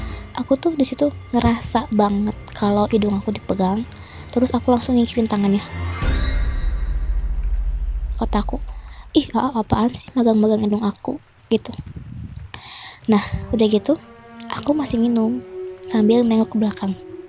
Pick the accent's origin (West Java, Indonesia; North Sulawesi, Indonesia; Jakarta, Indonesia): West Java, Indonesia; Bogor; Aku dari Bogor.